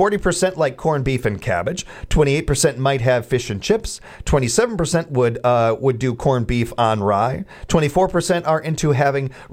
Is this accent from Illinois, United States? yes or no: yes; Chicago, Illinois, United States; I think part of it is growing up in Chicago and around so much of it and everything.